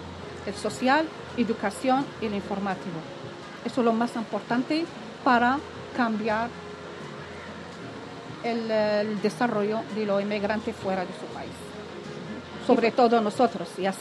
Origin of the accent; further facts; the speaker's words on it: Tangier, Tanger-Tetouan-Al Hoceima, Morocco; es una ciudad en el norte de Marruecos, cerca de Tánger, porque nosotros somos de Tánger.